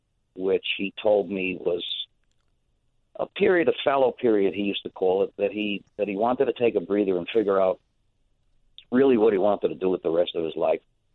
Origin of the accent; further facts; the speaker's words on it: New York, United States; moved away; growing up in New York, I had one view of New York, and then coming back to New York after having moved away in 1976